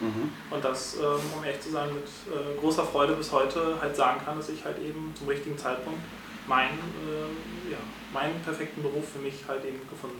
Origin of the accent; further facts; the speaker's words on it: Lübeck, Schleswig-Holstein, Germany; Ich bin gebürtiger Lübecker, 1981 hier im Marienkrankenhaus geboren.